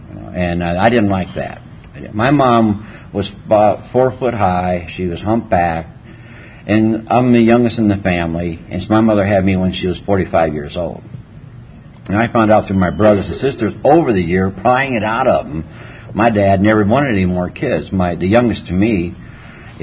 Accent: Detroit, Michigan, United States; You know, my family, I'm from Detroit, Michigan.

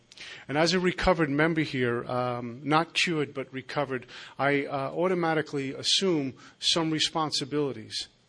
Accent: New Jersey, United States; I'm from Jersey, but I don't sound like it yet. People ask me where I live, and I tell them the street.

